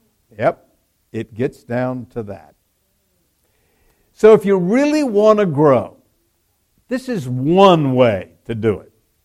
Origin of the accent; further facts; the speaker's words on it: Pensacola, Florida, United States; I grew up in Pensacola, Florida, a Navy town, and I could cuss like a sailor.